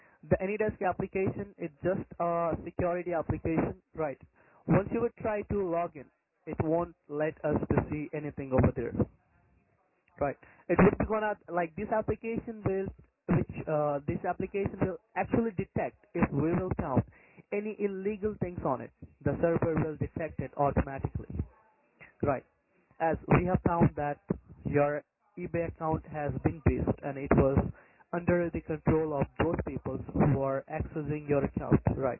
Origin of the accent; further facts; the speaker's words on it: India; English is a second language; also born or lived in Australia; Well, I'm not an Australian. Actually, I'm an Indian. I lived in Australia.